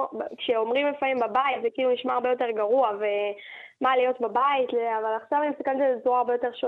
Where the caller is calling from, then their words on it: Tel Aviv, Tel Aviv District, Israel; אני מתל אביב.